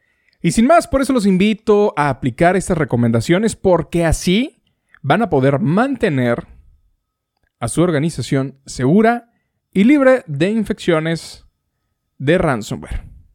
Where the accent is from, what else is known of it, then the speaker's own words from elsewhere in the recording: Monterrey, Nuevo León, Mexico; Aquí somos, en este caso, de aquí somos, de aquí nacimos, en Monterrey.